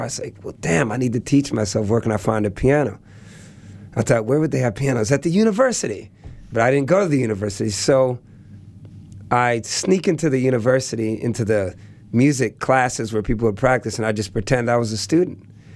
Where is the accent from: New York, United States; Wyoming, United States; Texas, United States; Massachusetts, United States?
Massachusetts, United States; Great Barrington; now in Oakland, United States; I could understand white people. I was from Great Barrington, Massachusetts, man. I knew all about them.